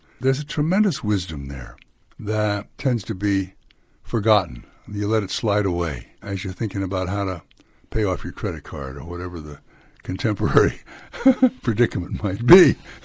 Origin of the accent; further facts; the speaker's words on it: San Francisco, California, United States; When you grow up in California, I was born in San Francisco, and you can't escape John Sutter in San Francisco.